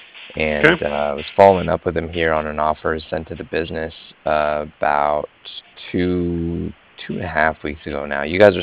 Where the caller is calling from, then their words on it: Cardiff, Wales, United Kingdom; I was calling from Cardiff